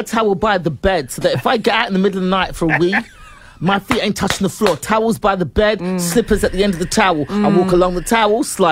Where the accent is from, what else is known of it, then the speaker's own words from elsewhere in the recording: United Kingdom; I'm popping up and like, oh, there's that black British chick again.